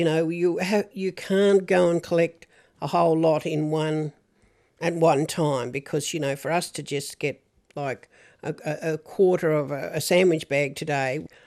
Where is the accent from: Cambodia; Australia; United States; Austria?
Australia; Cape Barren Island, Tasmania; I can remember as a young child growing up on Cape Barron